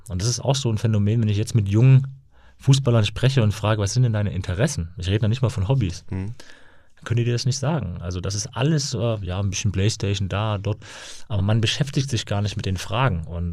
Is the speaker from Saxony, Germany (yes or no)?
yes; Leipzig, Saxony, Germany; war damals in Leipzig, meiner Heimatstadt, auf einem Sportgymnasium.